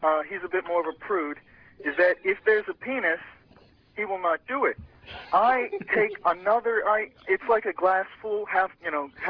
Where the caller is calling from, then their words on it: Shady Side, United States; Oh, Shady Side.